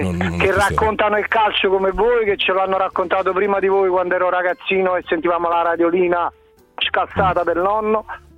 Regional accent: Naples, Campania, Italy; E io sono napoletano

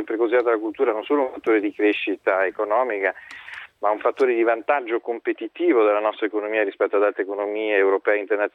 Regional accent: Rome, Lazio, Italy; Io, quando sono diventato sottosegretario, essendo romano

